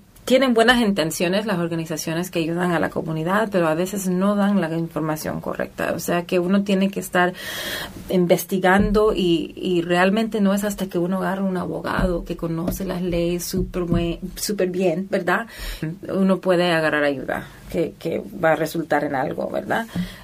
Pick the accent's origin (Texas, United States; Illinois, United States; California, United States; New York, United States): California, United States; Los Angeles; moved away; yo vivía en Los Ángeles, ¿verdad? En Hollywood, que nací en Hollywood, ¿verdad?